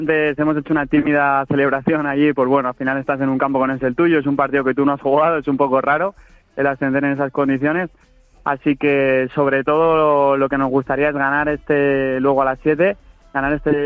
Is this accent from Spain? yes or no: yes; Madrid, Community of Madrid, Spain; yo no soy de Galapagar, yo soy de Madrid